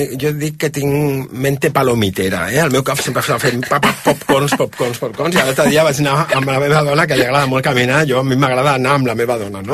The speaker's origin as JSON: {"language": "Catalan", "town": "Barcelona", "region": "Catalonia", "country": "Spain", "said": "Jo sóc de Nou Barris, per tant, ho dic una mica com ho diríem a Nou Barris."}